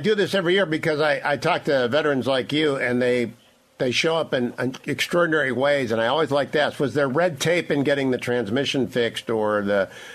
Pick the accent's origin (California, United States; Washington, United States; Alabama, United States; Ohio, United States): Ohio, United States; Well, I'm from Ohio, and we're playing Nebraska every year now